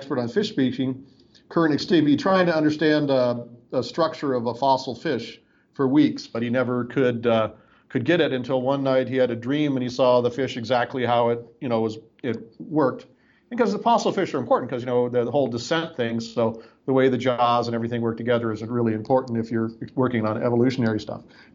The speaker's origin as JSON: {"language": "English", "region": "England", "country": "United Kingdom", "lives_now": "United States", "said": "And I'm from England. I'm an English speaker, so I'm apt to butcher foreign languages."}